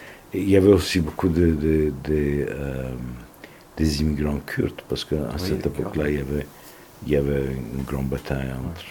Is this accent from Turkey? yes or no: yes; Turkey; French is a second language; moved away; Et moi, j'étais isolé de ma langue maternelle. Ouais. et aussi de son littérature. Donc, à cause de cela, je concentre beaucoup sur la langue anglaise et sur la littérature anglo-saxon, anglophone. Dans les 1980, c'était presque impossible de pouvoir retourner en Turquie